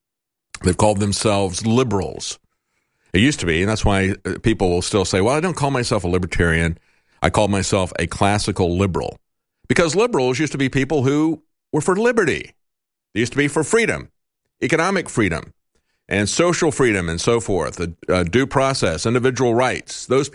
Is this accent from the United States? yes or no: yes; Florida, United States; growing up in Florida, that was my experience.